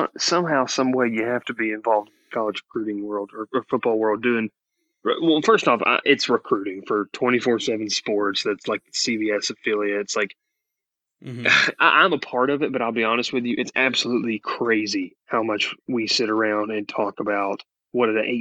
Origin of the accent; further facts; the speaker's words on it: Columbus, Georgia, United States; I mean, one guy that's from my hometown of Columbus, Georgia, played at Auburn, Frank Thomas, he was a Baron for a year.